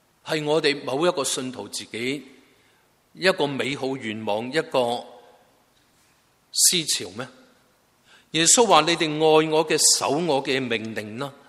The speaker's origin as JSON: {"language": "Chinese", "region": "Guangdong", "country": "China", "said": "我们广东人有时说他的见证择地有声"}